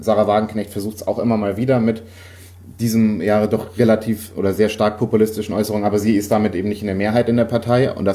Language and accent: German; Bavaria, Germany; Ich bin Franke.